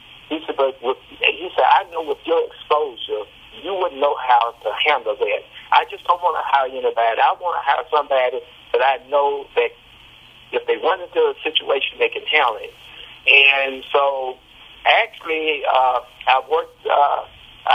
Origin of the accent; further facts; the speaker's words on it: Jackson, United States; found out that I was back in town, which is Jackson, my hometown.